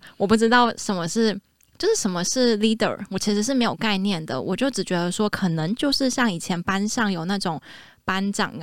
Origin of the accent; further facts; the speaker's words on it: Taiwan; 我是台湾人。